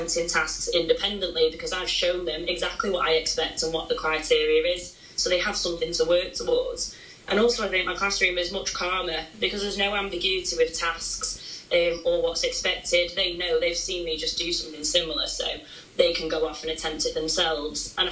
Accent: Blackpool, North West England, United Kingdom; I am more than likely going to be talking about my hometown of Blackpool and our children that grow up here

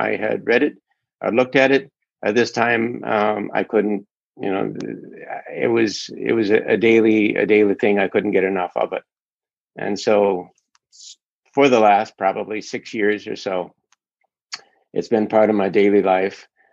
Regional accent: Midwest, United States; also born or lived in Asia; I grew up in the American Midwest with a fundamentalist family, completely rebelled against that. Went to Asia, studied Asian philosophies for 4 or 5 years in the late 60s and early 70s.

